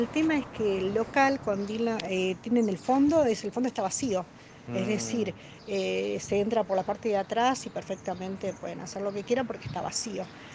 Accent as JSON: {"language": "Spanish", "town": "Pampa Blanca", "region": "Jujuy", "country": "Argentina", "said": "Nosotros no somos de ese lugar, somos de Pampa Blanca, claro, pero tenemos ese local ahí"}